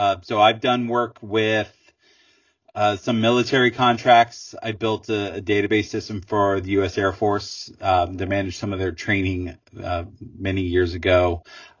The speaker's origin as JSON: {"language": "English", "region": "Virginia", "country": "United States", "said": "I'm from Virginia in the States."}